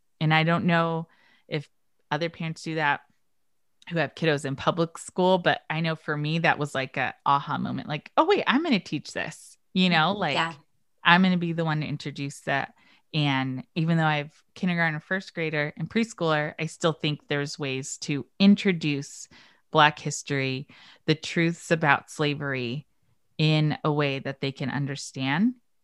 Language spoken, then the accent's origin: English; California, United States; I'm born and raised in California